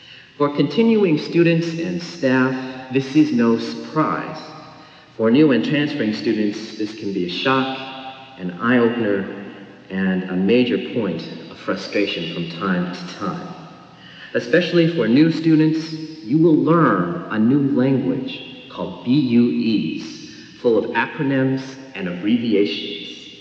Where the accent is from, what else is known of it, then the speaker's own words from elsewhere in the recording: Denver, Colorado, United States; now in Boston, United States; I went to the Island School of Theology in my hometown of Denver, Colorado.